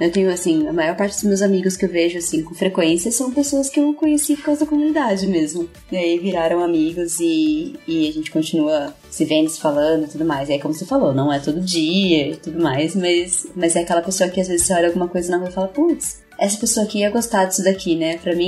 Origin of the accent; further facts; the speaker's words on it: São Paulo, Brazil; eu sou nascida e criada em São Paulo. Adoro a cidade. Gosto muito daqui. E... eu vivi a maior parte da minha vida no Jabaquara, no perto da divisa de Ademo. E aí eu fui morar um pouquinho ali na Augusta, literalmente na Augusta, né?